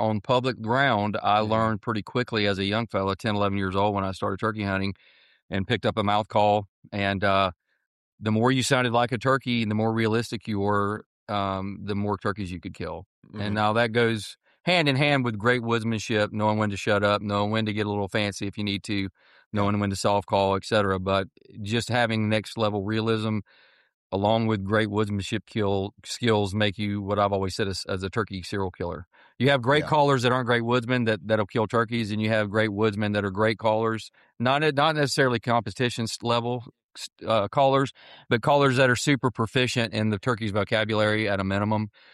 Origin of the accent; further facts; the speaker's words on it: Florida, United States; And I'm from Florida, So you got to have the Thermacells.